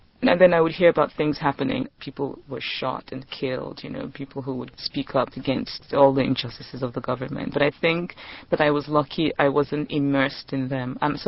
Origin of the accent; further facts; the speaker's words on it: Nigeria; In Nigeria, there are cousins, and not just cousins, there are people from my hometown and people who know my father's friend and my father's father